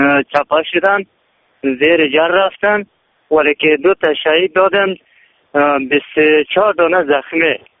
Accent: Kalafgan, Takhar, Afghanistan; ما ولایت ما تخار ولسوالی کلافان قریه خراسای.

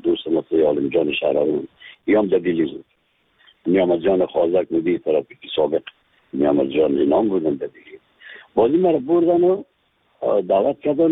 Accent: Afghanistan; از افغانستان هستیم

